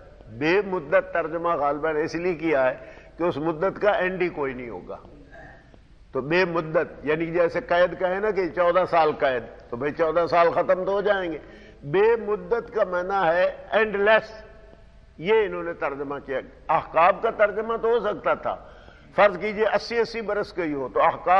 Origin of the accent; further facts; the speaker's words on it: Punjab, Pakistan; ہم دیہات کے رہنے والے تھے اور ہمارے قریب جنگ شہر تھا مثلا, ہندو مسلم کی زبان الگ تھی, حالانکہ بولتے سب پنجابی تھے